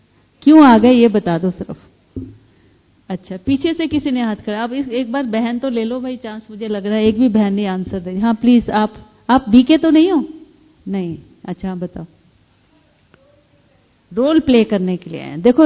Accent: Delhi, India; तो टेम्परेरी तो आपका वही है जो पंजाब गुजरात दिल्ली वगैरह है, मेरा भी वही है, दिल्ली मेरा टेम्परेरी घ

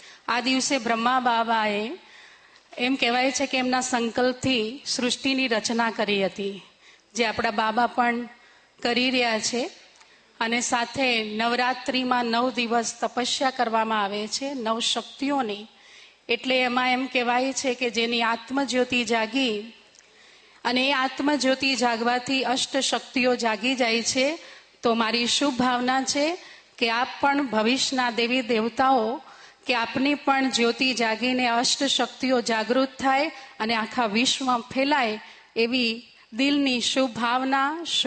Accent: Jalgaon, Maharashtra, India; पण मी जळगाव खान्देशवरून आलेली आहे म्हणून तुमच्या जवळ ऐराणी भाषेतून बोलणार आहे.

